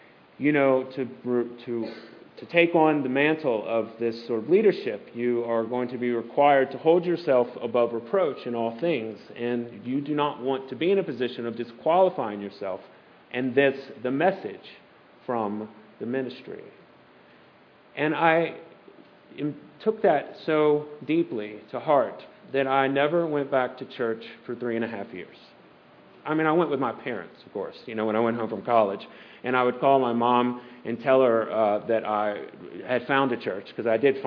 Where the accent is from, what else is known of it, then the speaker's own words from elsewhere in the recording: Baton Rouge, Louisiana, United States; now in Louisville, United States; I am from Baton Rouge, Louisiana. I'm currently the rector of St. Francis in the Fields Episcopal Church in Louisville, Kentucky.